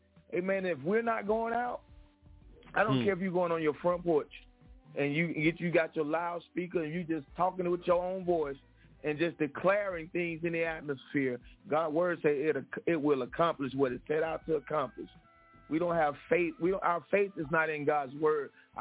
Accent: Jackson, Alabama, United States; I mean, in my region, where I'm from, Pastor Kemp, I'm from Jackson, Alabama.

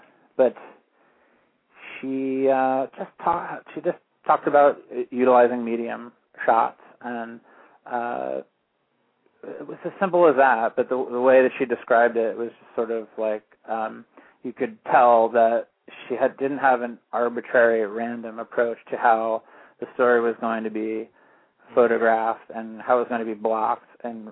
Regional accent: Portland, Oregon, United States; everyone, the crew, we're all people from Portland.

